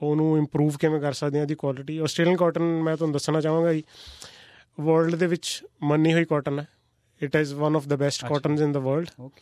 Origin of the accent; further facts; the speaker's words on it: Chandigarh, India; ਮੈਂ ਜੀ ਬੇਸਿਕਲੀ ਮੈਂ ਚੰਡੀਗੜ੍ਹ ਤੋਂ ਬਿਲੋਂਗ ਕਰਦਾ, ਮੇਰੀ ਸਾਰੀ ਸਟੱਡੀਜ਼ ਚੰਡੀਗੜ੍ਹ ਦੀ ਰਹੀ ਹੈ